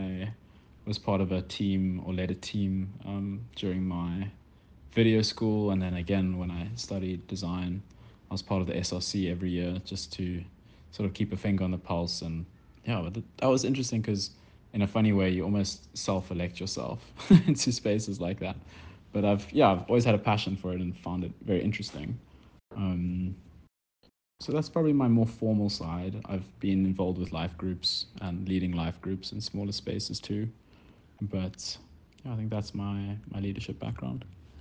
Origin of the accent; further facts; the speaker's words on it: Cape Town, Western Cape, South Africa; yeah, I grew up in Cape Town. Cape Town is home for me. We live in Musenberg, myself in Chamonix.